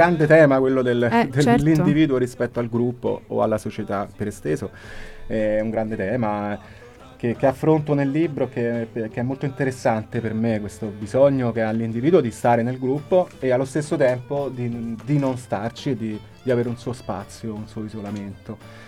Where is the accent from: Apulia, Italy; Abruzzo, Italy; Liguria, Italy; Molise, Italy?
Abruzzo, Italy; io ne parlavo anche durante il viaggio delle mie origini abruzzesi, del mio paese